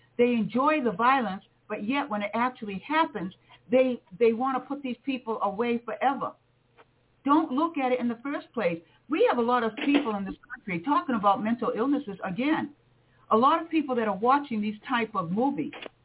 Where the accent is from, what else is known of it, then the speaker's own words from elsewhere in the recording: Massachusetts, United States; When I was a kid growing up on Cape Cod, when we listened to the news, it was not news about other countries. It was pretty much news about Massachusetts, right?